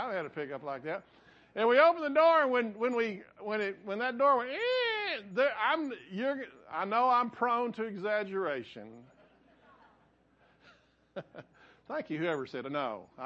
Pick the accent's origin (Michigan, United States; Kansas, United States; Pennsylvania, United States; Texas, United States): Texas, United States; Winters; born there; I was born in Winters, down by Winters.